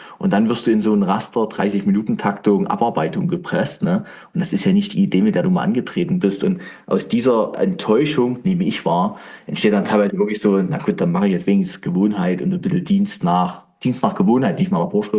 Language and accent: German; Weinböhla, Saxony, Germany; ich bin ja ursprünglich auch aus Dresden oder halt Weinböhler, ne?